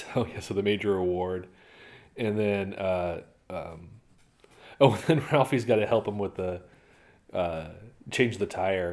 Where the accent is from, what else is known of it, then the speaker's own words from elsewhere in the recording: San Francisco, California, United States; I'm growing up in San Francisco.